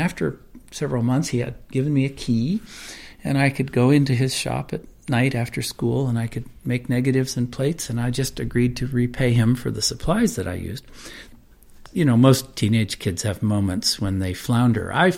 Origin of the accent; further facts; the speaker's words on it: Oakland, California, United States; My mother was a newspaper editor, and I grew up in Oakland.